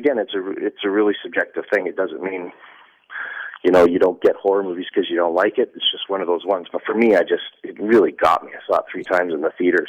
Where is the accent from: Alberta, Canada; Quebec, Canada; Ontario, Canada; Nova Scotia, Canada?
Alberta, Canada; I remember growing up in Alberta and going camping in the fall